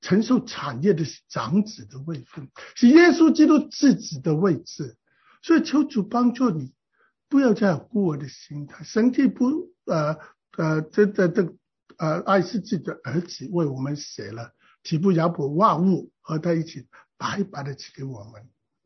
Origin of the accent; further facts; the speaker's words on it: China; 特别中国人手停口停，从小父母就叫他人不为己，天诛地灭。我们就是这样的文化长大的